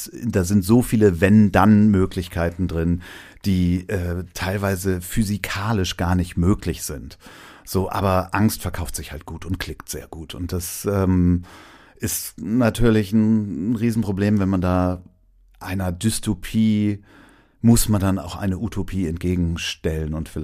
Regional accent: Hamburg, Germany; Ja, ich bin Hamburger. So richtig Hamburger Familie, also Vorfahren in Hamburg, Kapitänsfamilie sozusagen.

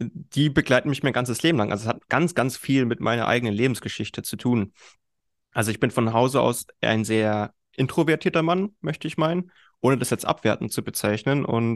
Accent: Berlin, Germany; 31 Jahre, gebürtiger Berliner

